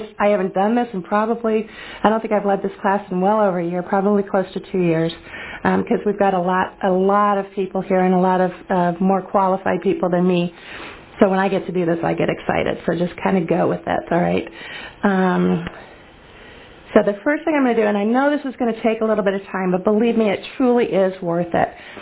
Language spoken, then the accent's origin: English; Holly Springs, North Carolina, United States; I'm from Holly Springs.